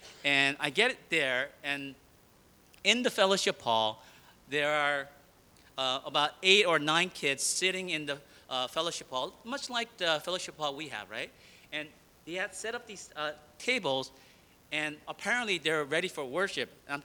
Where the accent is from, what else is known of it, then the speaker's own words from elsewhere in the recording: New Jersey, United States; because I was just nobody from New Jersey